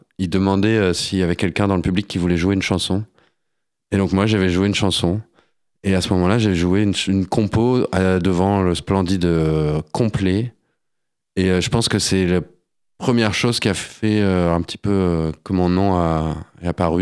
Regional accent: Lille, Hauts-de-France, France; moved away as an adult; j'ai 35 ans, je suis né à Lille, j'ai grandi à Lille, j'y ai vécu jusqu'à mes 19 ans, 18 ans.

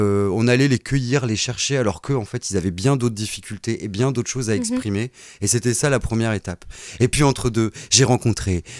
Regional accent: Amiens, Hauts-de-France, France; also born or lived in Belgium; Je suis parti un peu d'Amiens pour mieux revenir. J'étais un peu en Belgique, un peu dans les dom-toms.

